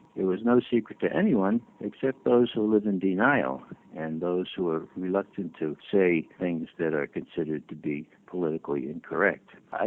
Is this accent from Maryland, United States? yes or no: no; Bronx, New York, United States; I come from the Bronx, for God's sake. I grew up with Jews right and left, some of my best friends